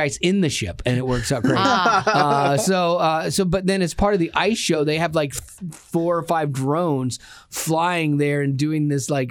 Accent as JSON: {"language": "English", "region": "Florida", "country": "United States", "tie": "born or raised there", "said": "I loved fireworks as a kid, but I grew up in Florida"}